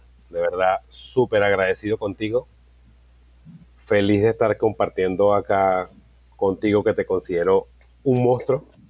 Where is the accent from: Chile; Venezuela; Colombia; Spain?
Venezuela; Pero yo creo que el reto más grande que tenemos los venezolanos ahorita es el servicio eléctrico.